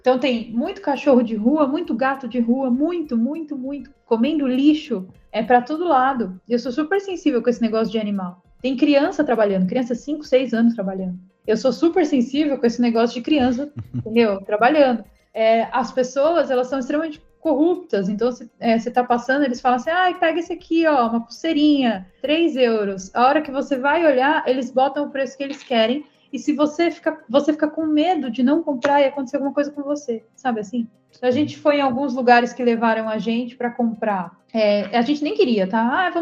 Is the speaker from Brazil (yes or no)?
yes; Brazil; born there; cala a boca, nasci no Brasil, sabe assim?